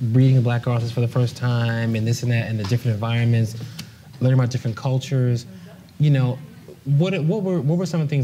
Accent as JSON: {"language": "English", "town": "Philadelphia", "region": "Pennsylvania", "country": "United States", "tie": "born or raised there", "said": "I grew up here in North Philadelphia."}